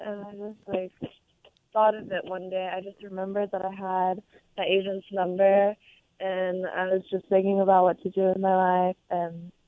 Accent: Dallas, Texas, United States; I'm from Dallas, but I lived in San Antonio for a couple months right before I moved out here.

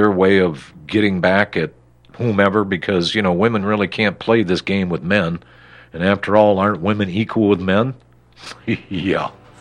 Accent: Sandusky, Ohio, United States; he's from my hometown. Did you know that, folks? Sandusky, Ohio.

